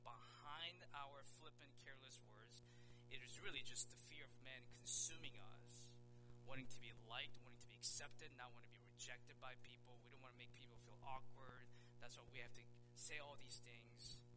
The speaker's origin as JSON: {"language": "English", "region": "the South", "country": "United States", "tie": "born or raised there", "said": "I grew up in the South, so that every language seemed to be Christian-y"}